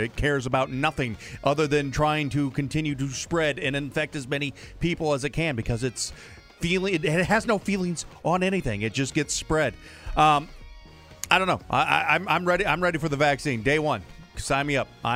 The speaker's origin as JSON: {"language": "English", "region": "Midwest", "country": "United States", "tie": "born or raised there", "said": "when I was growing up in the Midwest, it was either tornadoes or the floods."}